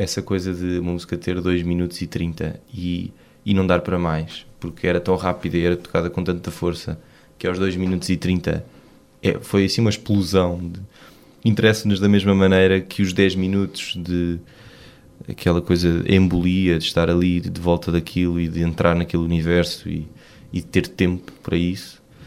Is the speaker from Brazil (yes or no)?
no; Lisbon, Portugal; e nós somos de Lisboa.